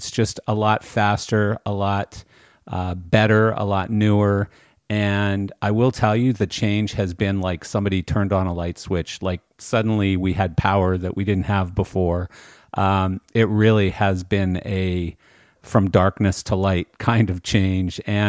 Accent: Calgary, Alberta, Canada; moved away; because I am from Calgary, but I've been gone 30 years

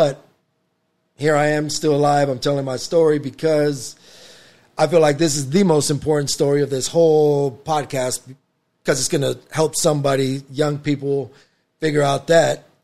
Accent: Palm Springs, California, United States; Yes, I'm Hispanic. I'm Mexican. So they asked, where are you from? My exact words were, what do you mean? I said, I'm from Palm Springs.

